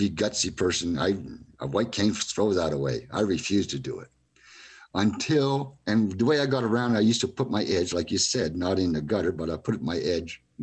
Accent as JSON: {"language": "English", "region": "Ontario", "country": "Canada", "tie": "born there", "said": "I didn't go to the Ontario School for the Blind in Brantford, Ontario, where I was born in Ontario."}